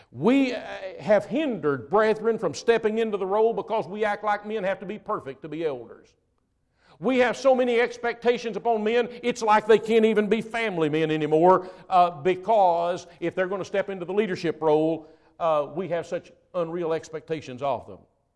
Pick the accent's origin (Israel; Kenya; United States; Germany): United States; Kentucky; now in Indiana, United States; I was raised in Kentucky, so I can talk like a Kentuckian, okay, because I am one. I just happen to live in Indiana.